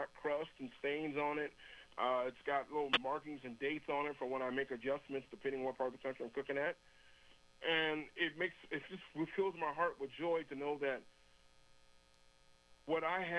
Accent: Iowa, United States; I'm from Iowa. I'm from the Midwest.

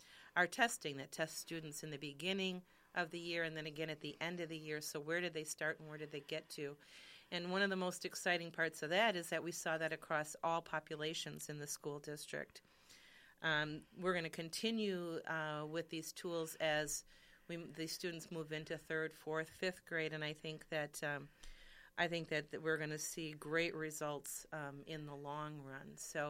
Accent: Racine, Wisconsin, United States; I am born and raised in Racine area.

